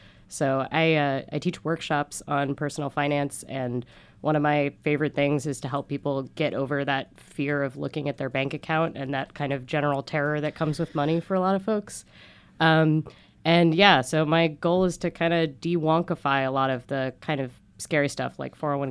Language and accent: English; Midwest, United States; I grew up in the Midwest, so I'm pretty used to aggressive Christian proselytizing as a matter of daily life.